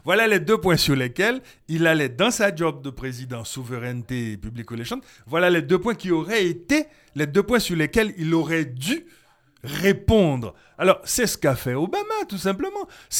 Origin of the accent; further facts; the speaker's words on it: Port-au-Prince, Ouest, Haiti; avons la descente chez des cousins, de Miami, Boston, New York, Montréal, etc., où ils ont la descente chez nous à Port-au-Prince.